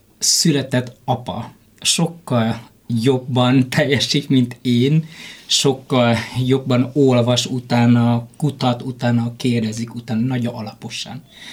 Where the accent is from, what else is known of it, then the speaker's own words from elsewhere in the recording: Vietnam; moved away as an adult; now in Hungary; én 20 éve ezelőtt Vietnámból jöttem ide, a tanulás miatt kaptam az ösztöndi lehetőséget Vietnámban.